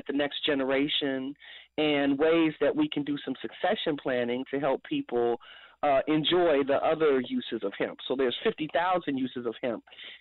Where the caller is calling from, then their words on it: Chicago, Illinois, United States; I'm calling from Chicago.